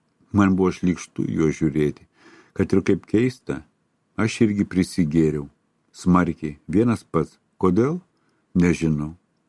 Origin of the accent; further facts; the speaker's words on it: Kretinga, Samogitia, Lithuania; born there; Gimiau aš mažame Žemaitijos miestelėje Kretingoje, gimiau atrodo, niekam nereikalingas, nelaukimas ir nelaikų, gimęs svėriau tik 1,1 kg.